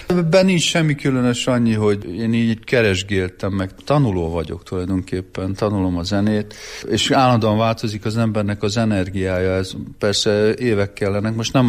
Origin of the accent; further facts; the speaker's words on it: Földes, Hajdú-Bihar, Hungary; also born or lived in Budapest; kicsi koromban én az Alföldön nevelkedtem, Földes nevű községbe, Hajdú-Bihar megyében van, anyukám ott született, fölköltözött Pestre